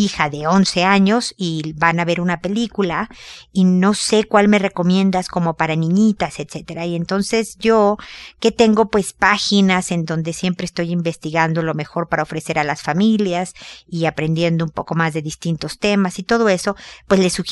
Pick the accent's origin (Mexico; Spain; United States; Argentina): Mexico; now in Chile; Soy mexicana, vivo en Chile